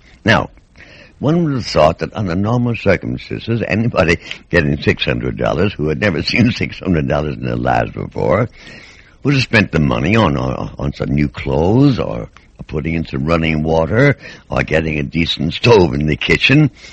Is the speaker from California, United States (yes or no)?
no; Kentucky, United States; born there; now I was born in Kentucky. My father was on the Courier Journal, and we used to go up into the Cumberland Mountains.